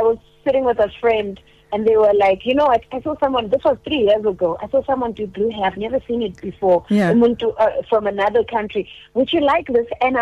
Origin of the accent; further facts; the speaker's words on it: East Rand, Gauteng, South Africa; is a simple girl born and bred in the East Rand of Thandele Nkulunkulu, born and bred from a Christian family who happened to love music so much.